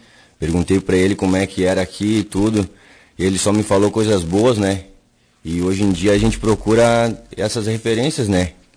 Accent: Novo Hamburgo, Rio Grande do Sul, Brazil; Sou natural de Novo Hamburgo.

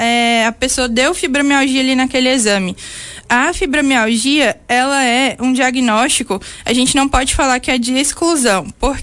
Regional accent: Minas Gerais, Brazil; moved away as an adult; now in Vacaria, Brazil; Vim de Minas Gerais.

